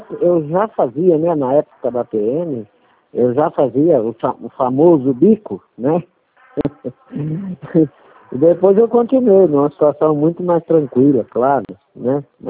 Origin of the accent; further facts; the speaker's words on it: Valinhos, São Paulo, Brazil; eu sou de Valinhos